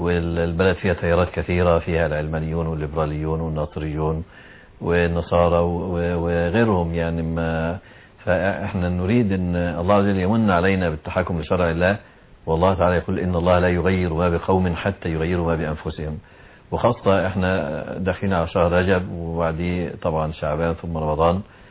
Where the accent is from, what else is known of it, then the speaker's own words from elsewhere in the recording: Alexandria, Alexandria Governorate, Egypt; أحد الإخوة الكرام عندنا بالإسكندرية